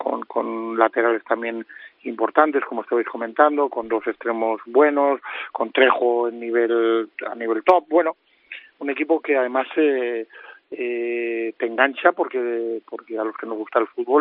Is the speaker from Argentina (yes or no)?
no; Valladolid, Castile and León, Spain; yo soy pucelano y blanquivioleta, ya sabes, soy de Valladolid a muerte